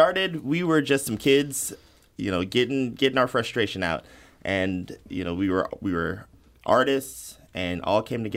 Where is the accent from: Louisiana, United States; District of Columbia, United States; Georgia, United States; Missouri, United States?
Missouri, United States; St. Louis; I'm originally from St. Louis, and I've wanted to cook since I was little.